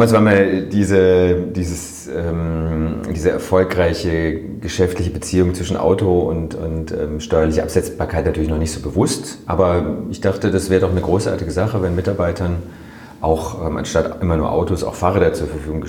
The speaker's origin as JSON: {"language": "German", "town": "Freiburg", "region": "Baden-Württemberg", "country": "Germany", "tie": "born or raised there", "also_born_or_lived": "Netherlands", "said": "Ich bin hier in Freiburg groß geworden"}